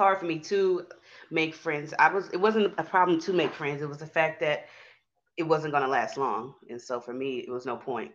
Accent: Houston, Texas, United States; I'm from Houston, Texas. I'm 30 years old.

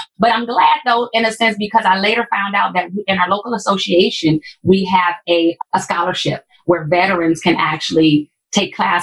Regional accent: Milwaukee, Wisconsin, United States; now in Chicago, United States; I'm from Milwaukee originally. My husband was in Chicago.

